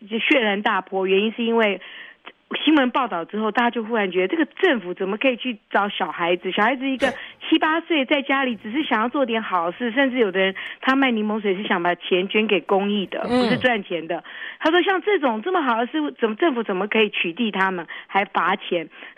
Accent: Taiwan; moved away as an adult; now in United States; 我是台湾长大然后来美国念研究所

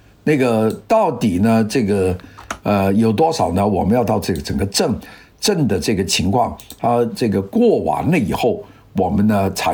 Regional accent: China; 就我们中国人说敲锣打鼓，那可不是喜讯

